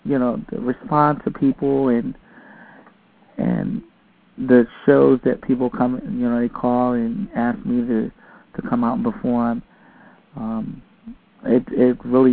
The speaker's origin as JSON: {"language": "English", "town": "Philadelphia", "region": "Pennsylvania", "country": "United States", "tie": "born there", "said": "I was originally born in Philadelphia."}